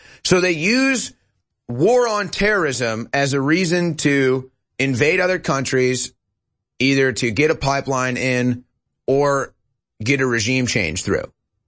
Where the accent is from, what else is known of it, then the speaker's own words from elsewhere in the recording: St. Louis, Missouri, United States; If you grew up in a city, I grew up in St. Louis